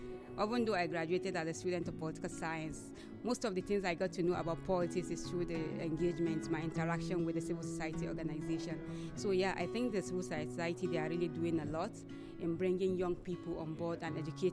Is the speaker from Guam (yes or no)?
no; Kebbi State, Nigeria; I'm from Kebbi State and I'm posted to a committee on anti-corruption.